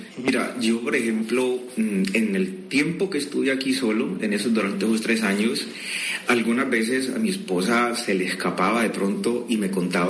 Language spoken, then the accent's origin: Spanish; Colombia; moved away as an adult; now in Spain; allá mismo en mi país, en Colombia, yo muchas veces sentí discriminación. Inclusive la sentí más de los 6 años en que llevo aquí viviendo en España.